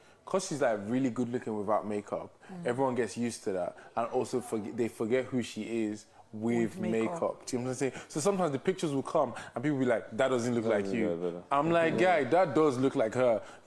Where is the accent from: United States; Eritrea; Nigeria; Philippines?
Nigeria; Like, bro, we're Nigerian, man.